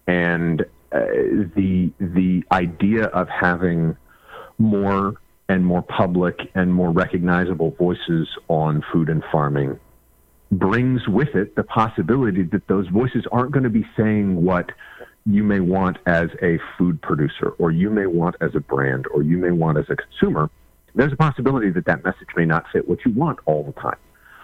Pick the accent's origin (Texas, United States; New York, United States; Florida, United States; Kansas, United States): Kansas, United States; I grew up in Kansas